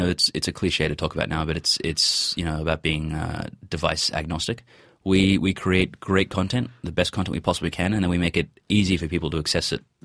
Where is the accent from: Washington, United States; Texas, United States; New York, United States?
New York, United States; We grew up in New York. He was working on Wall Street there.